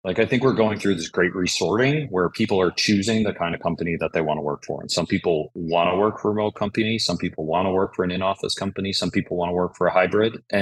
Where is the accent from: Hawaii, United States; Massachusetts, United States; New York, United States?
New York, United States; Buffalo; So I mentioned I'm from Buffalo.